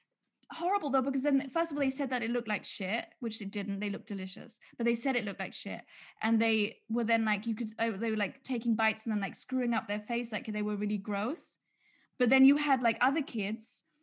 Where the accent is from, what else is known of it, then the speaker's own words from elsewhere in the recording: Germany; I don't know if this is everywhere or if this was a German thing, but growing up in Germany, if it was your birthday, you were supposed to bring a cake to school